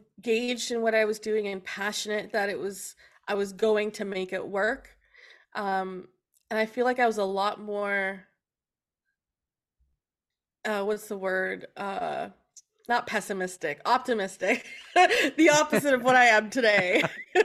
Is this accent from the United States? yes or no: no; Canada; also born or lived in Kenya / Switzerland; I was born in Kenya, and then we lived in Switzerland up until I was just after kindergarten, so I think 6 years old. And then the family moved to Canada because the dream was to be cowboys. And so we lived on a cattle ranch for 7 years.